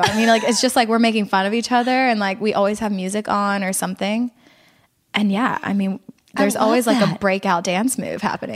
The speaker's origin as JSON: {"language": "English", "town": "Philadelphia", "region": "Pennsylvania", "country": "United States", "said": "Philadelphia."}